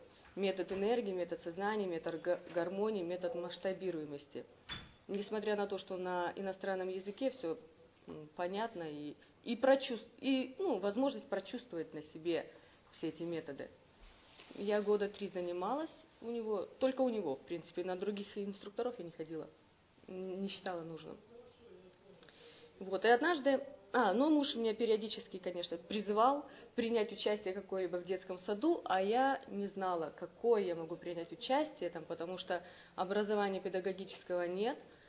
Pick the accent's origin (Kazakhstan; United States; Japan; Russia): Japan; я из Японии